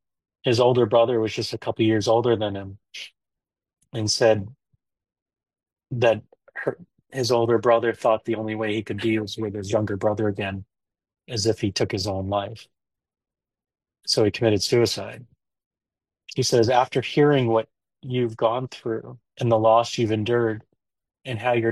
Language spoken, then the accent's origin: English; Connecticut, United States; Josh Piver was a 23-year-old young man who was from my hometown in Connecticut, and he perished in 9/11 in New York.